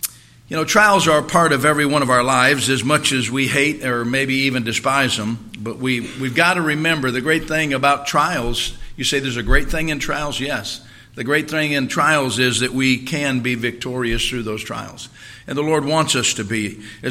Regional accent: Ann Arbor, Michigan, United States; We are hail from Michigan originally, Ann Arbor, Michigan. That's where I was a firefighter.

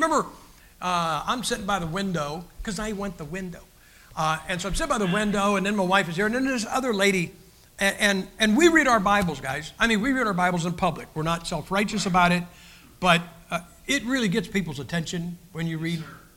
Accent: Idaho, United States; We're from Idaho. There's a lot of Mormons there.

